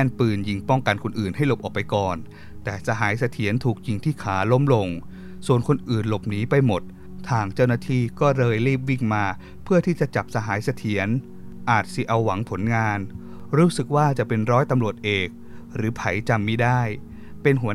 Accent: Nakhon Phanom, Thailand; ในฐานะที่ข้าพเจ้าเป็นลูกหลานชาวนานครพนมเกิดและโตที่นั่น

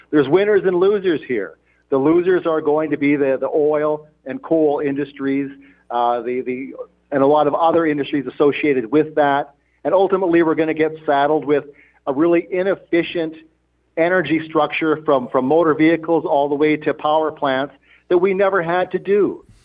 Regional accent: Canada; I'm a Canadian.

